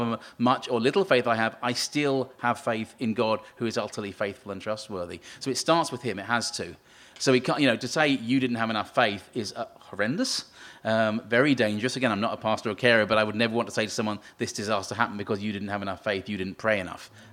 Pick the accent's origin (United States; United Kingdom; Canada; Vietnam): United Kingdom; East of England; maybe as an Englishman I speak in Northern Ireland inappropriately, perhaps, you folks have lived up through the troubles, but certainly in growing up in Essex, it's just wasn't that.